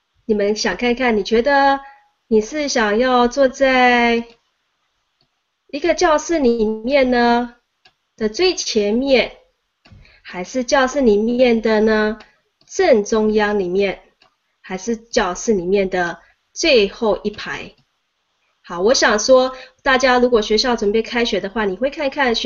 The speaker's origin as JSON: {"language": "Chinese", "region": "Pennsylvania", "country": "United States", "said": "我是来自宾州"}